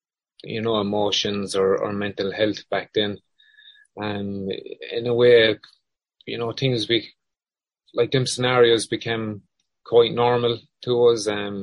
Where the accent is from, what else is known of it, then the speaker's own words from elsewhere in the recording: Moyross, Munster, Ireland; I've had a great childhood growing up in Moy Ross, you know, and, you know, Moy Ross has definitely shaped me to the man I am today.